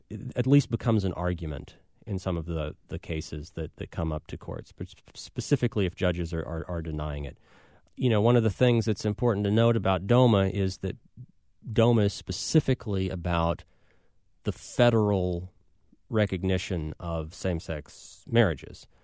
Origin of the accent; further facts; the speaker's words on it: Kansas, United States; I'm from the Midwest. I'm from Kansas, which is a very culturally and religiously conservative state.